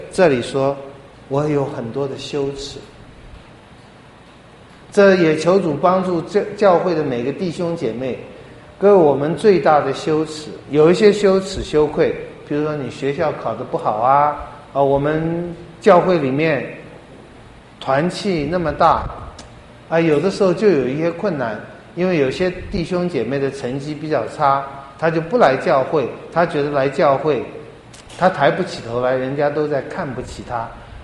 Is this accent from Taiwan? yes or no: no; China; 这一点我们中国人应该也很能体会，我们中国人是最要面子的